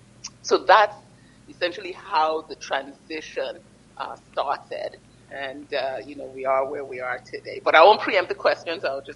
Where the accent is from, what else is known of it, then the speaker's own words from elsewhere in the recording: Ibadan, Oyo, Nigeria; when I was growing up, I grew up on the University of Ibadan campus.